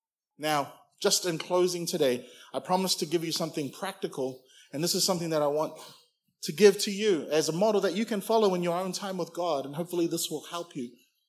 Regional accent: New Zealand; now in Mount Gravatt, Australia; I grew up in New Zealand calling it Dimmocks

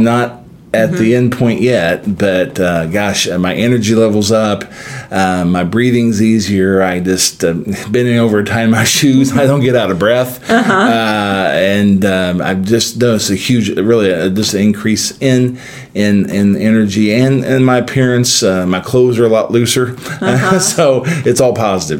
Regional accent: Greenwood, Indiana, United States; Well, actually, I'm a Southsider. I'm from Greenwood.

